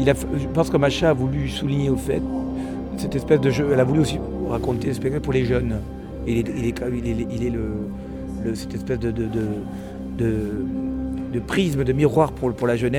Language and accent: French; South-West France, France; born there; accent: Midi; moi, je suis d'Afrique du Nord, né dans le sud-ouest, et j'avais un accent du Midi très fort